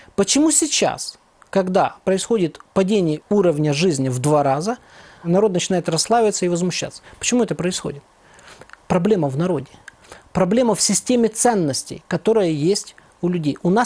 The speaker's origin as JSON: {"language": "Russian", "town": "Vinnytsia", "region": "Vinnytsia Oblast", "country": "Ukraine", "tie": "born or raised there", "said": "Я сам родом с Винницы."}